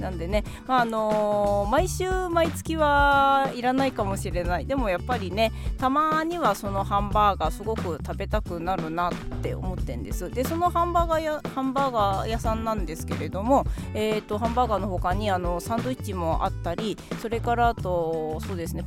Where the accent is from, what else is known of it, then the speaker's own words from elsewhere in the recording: Saitama, Japan; 地元埼玉のあるショッピングモールの中にあって